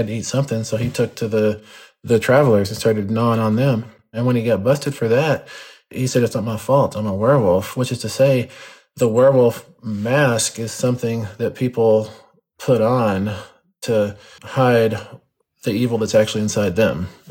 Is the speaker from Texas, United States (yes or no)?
yes; Texas, United States; I think it's because I grew up where I grew up in West Texas.